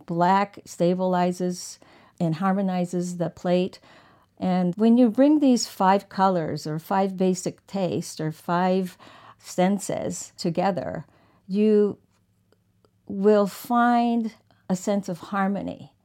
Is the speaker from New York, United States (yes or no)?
yes; New York, United States; born there; also born or lived in San Francisco / Tokyo / Mexico / Kamakura; I was born in New York, and we basically moved back and forth like migrating birds every 3 to 5 years across the Pacific, San Francisco, Tokyo, Mexico, Kamakura, and Los Angeles.